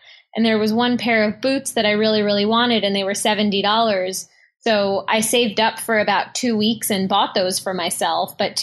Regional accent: Manhattan, New York, United States; I grew up in Manhattan.

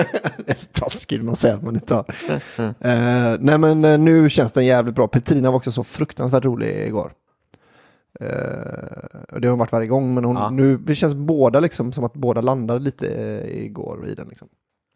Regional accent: Västra Götaland County, Sweden; Det är lite som när jag var liten i Göteborgstrakten.

